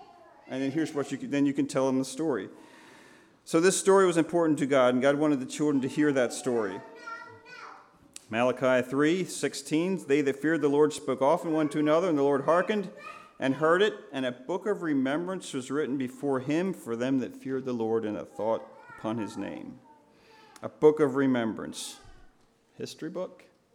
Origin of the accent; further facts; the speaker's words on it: United States; I am from Lancaster County, so that's my perspective. That's how I view the world, because I don't know anything different.